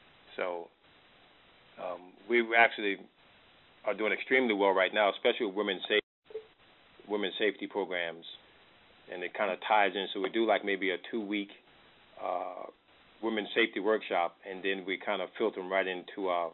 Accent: New York, United States; Being born and raised in New York, the first priority was learning how to protect yourself so you can get on the school bus and then get off the school bus.

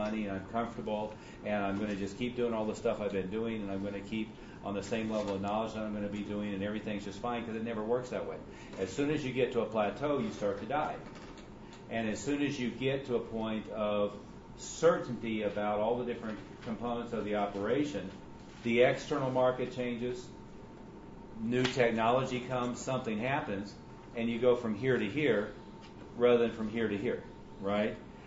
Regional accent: Tulsa, Oklahoma, United States; I'm from Tulsa.

